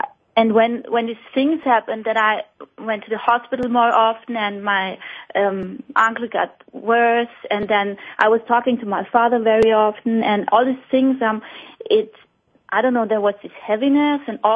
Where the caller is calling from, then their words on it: Vienna, Austria; English is a second language; I'm calling from Europe, Vienna in Austria.